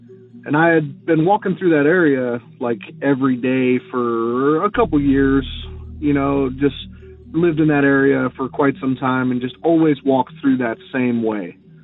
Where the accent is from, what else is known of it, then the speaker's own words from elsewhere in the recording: Las Vegas, Nevada, United States; I'm from Las Vegas, like I said, and this happened in Las Vegas